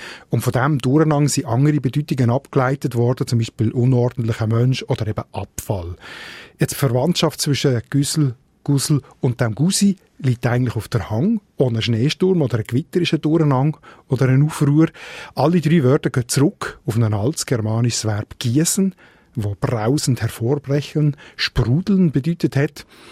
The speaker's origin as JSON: {"language": "German", "country": "Switzerland", "said": "vor allem zu Berlin gebraucht. Und nicht bei uns in der Schweiz."}